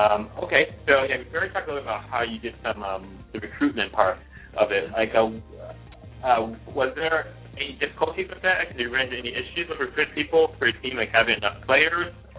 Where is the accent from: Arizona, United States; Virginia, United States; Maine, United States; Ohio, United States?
Virginia, United States; Richmond; I'm from Richmond.